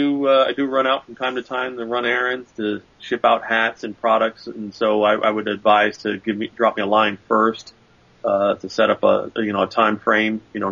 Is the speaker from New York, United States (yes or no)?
yes; New York, United States; Yeah, well, I'm originally from New York, and I knew a bunch of guys back there, got hired in FDNY.